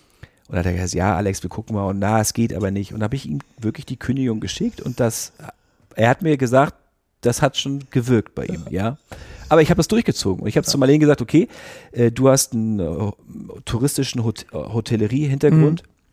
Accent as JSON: {"language": "German", "town": "Rostock", "region": "Mecklenburg-Vorpommern", "country": "Germany", "tie": "born or raised there", "said": "wir haben in meinem alten Heimatort Rostock auch ein Kreuzfahrtreisebüro."}